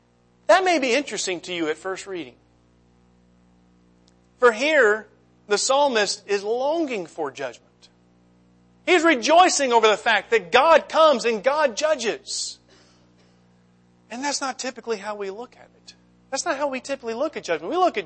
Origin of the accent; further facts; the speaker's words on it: Alabama, United States; I grew up in Alabama. I went to the University of Alabama, so I am a football fan.